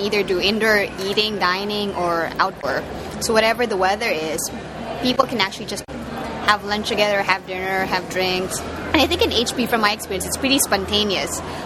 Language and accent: English; Manila, Metro Manila, Philippines; now in Hawaii, United States; I'm from Manila, Philippines, and I'm taking up my MBA here in Hawaii.